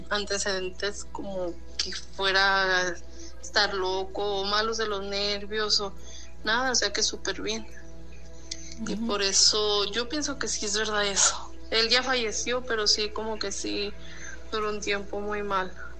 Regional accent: Arandas, Jalisco, Mexico; Aquí en mi pueblo, en Arandas, Jalisco, hay otra leyenda así

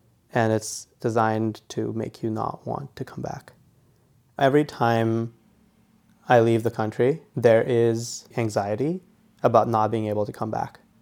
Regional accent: India; now in United States; One of the things I have to do as an Indian immigrant on a work visa is I have to leave the country every 3 years to get my visa stamped again in my passport.

